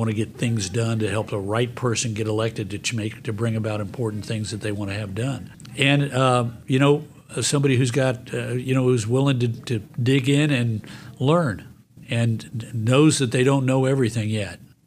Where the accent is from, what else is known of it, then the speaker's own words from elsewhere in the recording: Mountain West, United States; now in Texas, United States; You know, I grew up in the Mountain West, and I'm a Texan now, and I can't imagine living anywhere else.